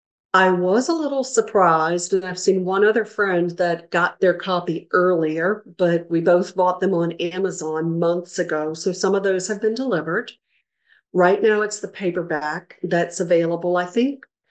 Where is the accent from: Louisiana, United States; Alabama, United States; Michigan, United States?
Louisiana, United States; And I, you know, I'm from Louisiana, so I'm like, ooh, I love these colors. It's the Saints colors.